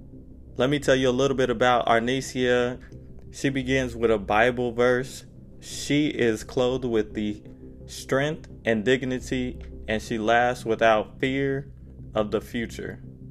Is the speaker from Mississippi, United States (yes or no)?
yes; Greenville, Mississippi, United States; I am the owner and founder of Mills Academy, an after-school tutoring center in my hometown, Greenville, Mississippi.